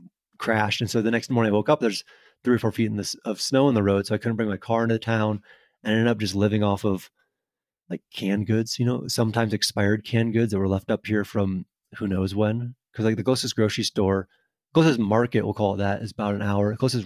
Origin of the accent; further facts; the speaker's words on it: Florida, United States; I grew up in Florida though, a very flat state, you know, no mountains.